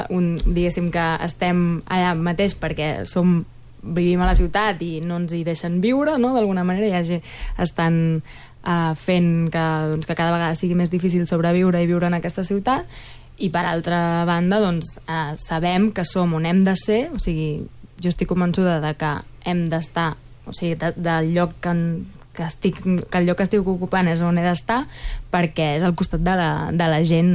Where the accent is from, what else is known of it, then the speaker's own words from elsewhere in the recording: Olot, Catalonia, Spain; now in Barcelona, Spain; Jo, per exemple, soc d'Olot i vaig venir a viure a Barcelona